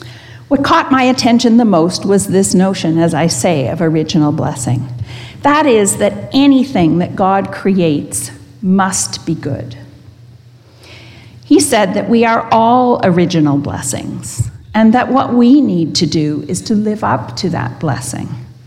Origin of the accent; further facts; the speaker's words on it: Burlington, Ontario, Canada; moved away as an adult; now in Toronto, Canada; I grew up in Burlington and attended Wellington Square United Church. When I moved to Toronto to go to university, I attended Metropolitan United Church